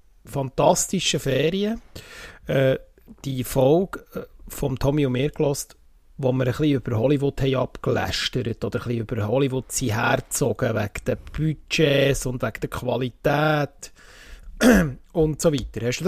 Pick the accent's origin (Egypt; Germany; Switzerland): Switzerland; Bern; ich bin nur mehr Exil-Berner. Ich bin immer noch Berner.